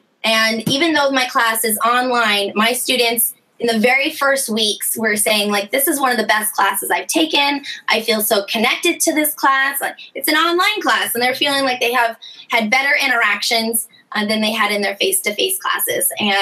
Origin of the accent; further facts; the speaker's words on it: Fresno, California, United States; I am from Fresno.